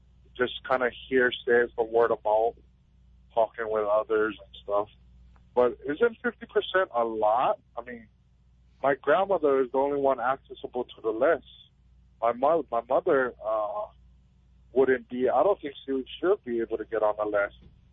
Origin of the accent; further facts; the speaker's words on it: Hawaii, United States; I mean, being a Hawaiian myself, I'm not familiar with this.